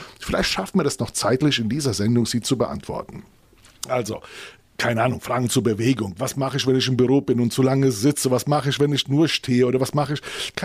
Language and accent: German; Nackenheim, Rhineland-Palatinate, Germany; auch aus Nackenheim